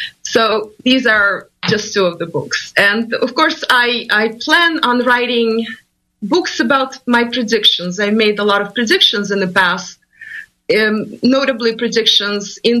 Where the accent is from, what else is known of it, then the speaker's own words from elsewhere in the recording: Russia; moved away as an adult; now in United States; I am originally from Russia. I have been in the U.S. for about 18 years